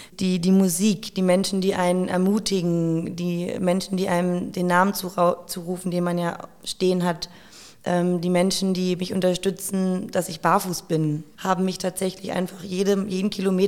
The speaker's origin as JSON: {"language": "German", "region": "Berlin", "country": "Germany", "said": "vielleicht ist es auch so Berliner Stolz als Berlinerin zu denken, ach, die Straßen sind super."}